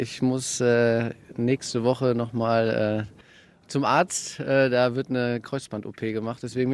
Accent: Soest, North Rhine-Westphalia, Germany; Aus Soest.

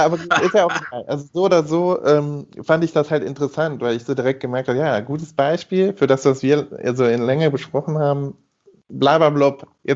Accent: Rhineland, Germany; Und das kann man als Rheinländer einfach nur komisch finden.

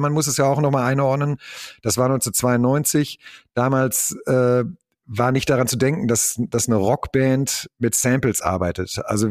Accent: Münster, North Rhine-Westphalia, Germany; also wir kommen mehr oder weniger aus der Provinz, aus dem Vorort von Münster, wollten statt Fußballverein tatsächlich eine Band machen

